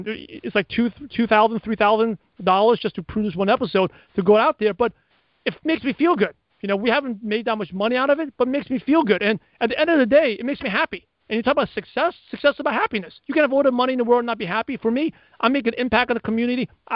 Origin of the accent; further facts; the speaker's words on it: New York, United States; by the way, if I'm talking fast, it's because I'm from New York, okay? We talk fast. And my parents talk fast.